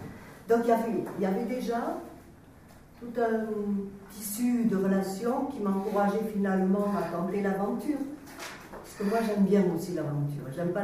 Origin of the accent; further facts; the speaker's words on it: Pierrefitte-Nestalas, Occitanie, France; Je suis originaire de Pierrefitte, née à Lourdes. Donc, j'ai passé une grande partie de ma vie sur le département